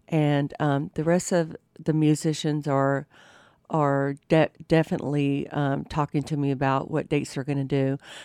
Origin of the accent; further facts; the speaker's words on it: Panama City Beach, Florida, United States; also born or lived in Atlanta; I'm from Florida, from Panama City Beach, Florida. But my little twain comes from Atlanta. I lived there for 25 years as a career girl.